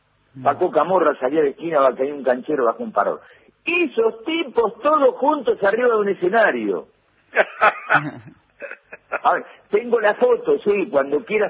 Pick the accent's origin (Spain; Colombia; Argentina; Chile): Argentina; Buenos Aires; born there; yo nací en Liniers, sí, Filolí de noche 65. Después viví en Fonrucho en los 69 y cuando me casé, me fui. Vivo en Devoto ahora.